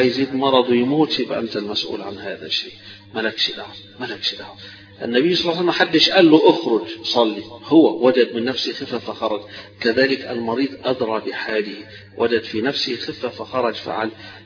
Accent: Egypt; دي مشكلتنا احنا كمصريين كلنا دكاترة كلنا اطباء

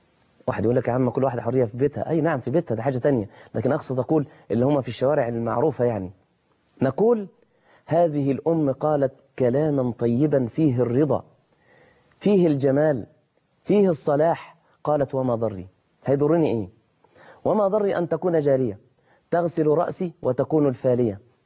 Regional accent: Mansoura, Dakahlia, Egypt; زي ما بيتقال عندنا في المنصوره مثلا

